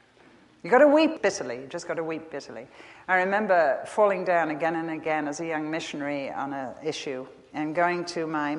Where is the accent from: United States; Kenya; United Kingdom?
United Kingdom; England; Actually, she put one more little thing in there because I'm English.